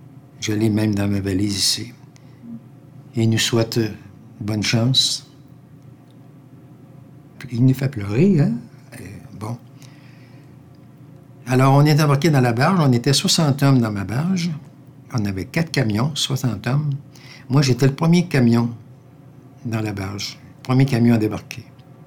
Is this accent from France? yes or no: no; Quebec City, Quebec, Canada; « Non, madame, je suis de Québec. »